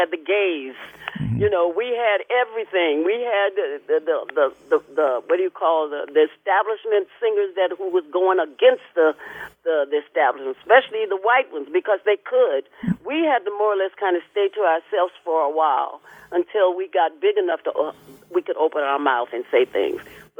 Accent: California, United States; also born or lived in Texas; born and raised in California. They sent my father to Texas for 5 years to take over a church. And it was at the age of 10 to 15.

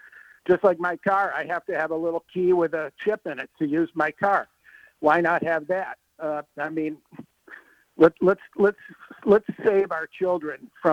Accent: Cleveland, Ohio, United States; I grew up here in Cleveland. My high school had a rifle team.

